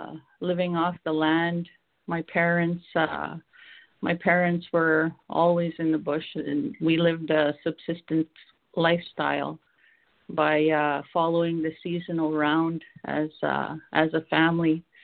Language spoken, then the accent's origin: English; Manitoba, Canada; I'm currently in my early 50s. I'm from Manitoba in Canada. I'm Indigenous to Manitoba. I was born here. I've lived here all my life. I love it here.